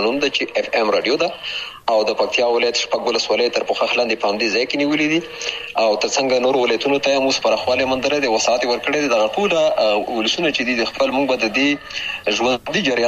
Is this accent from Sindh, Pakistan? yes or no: no; Khyber Pakhtunkhwa, Pakistan; ما هغه 1340 کال و چې زه په همدې ولسوالۍ کې پیدا شوم، د بابو خیلو نومې ځای کې چې دا هم همدغه ته هم جواره ولسوالۍ ده، د ښکته پښتونخوا هغه ولسوالۍ چې د ډیورن کرخي سره جوخته